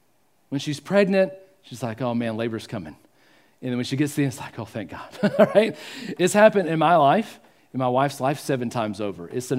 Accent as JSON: {"language": "English", "region": "Georgia", "country": "United States", "said": "it reminds me of home because I'm from Georgia, right?"}